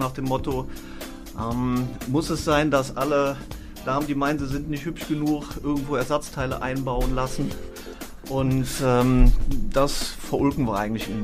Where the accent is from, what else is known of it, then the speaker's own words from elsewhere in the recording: Sinzig, Rhineland-Palatinate, Germany; Aus Sinzig am Rhein.